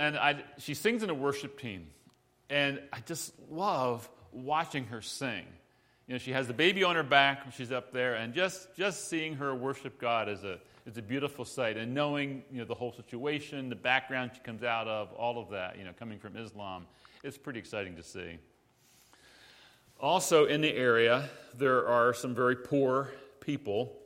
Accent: United States; Of course, I'm an American.

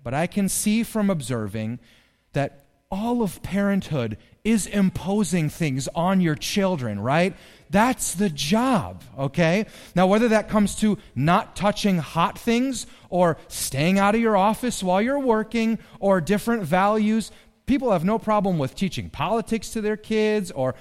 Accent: Germany; I grew up in Germany

